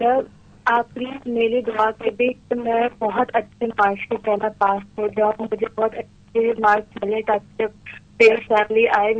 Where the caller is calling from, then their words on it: Cyprus; میں سائپرس سے بات کر رہی ہوں.